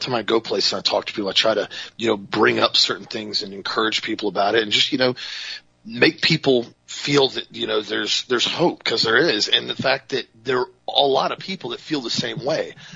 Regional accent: United States; That's part of being free. That's part of being an American.

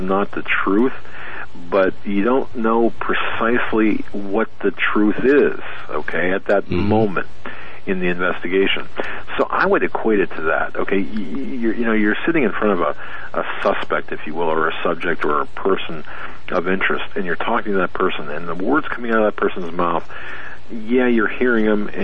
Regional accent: Pennsylvania, United States; I've gotten reports from Michigan, Pennsylvania, my home state, New York, upstate New York, Maine, Rhode Island, Arkansas.

